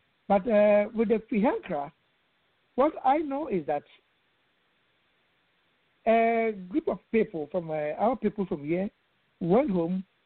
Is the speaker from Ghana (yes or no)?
yes; Ghana; When I was born and raised in Ghana, both parents are Ghanaians from Asebu.